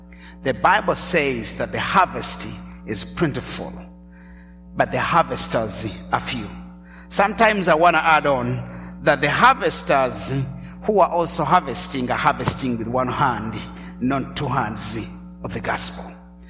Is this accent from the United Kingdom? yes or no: no; Rwanda; also born or lived in Uganda; In 1994, all the years of strife in my home country of Rwanda resulted into a genocide